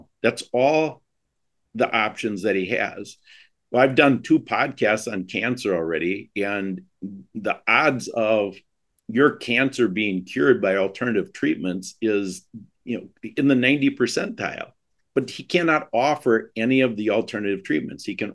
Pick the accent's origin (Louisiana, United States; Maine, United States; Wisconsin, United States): Wisconsin, United States; We're from Wisconsin, as you know.